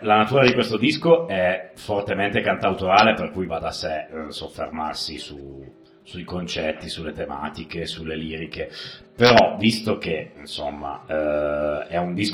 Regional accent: Turin, Piedmont, Italy; sono di Torino anch'io

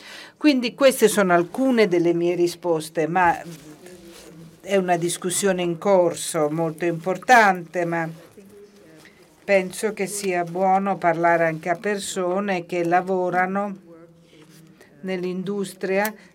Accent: Brussels, Brussels-Capital Region, Belgium; Vengo da Bruxelles e quindi io mi riferisco alla legislazione europea

